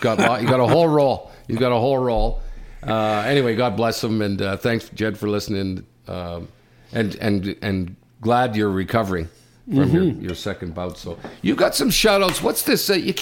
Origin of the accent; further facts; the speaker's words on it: Sudbury, United States; But I know my gang up in Sudbury, my hometown